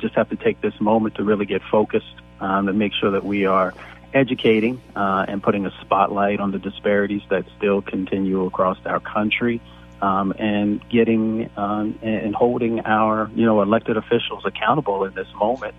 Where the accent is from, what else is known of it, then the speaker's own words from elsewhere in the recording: Appalachia, United States; also born or lived in Michigan; most folks know I grew up in Appalachia and in Michigan, so I still have a lot of family there.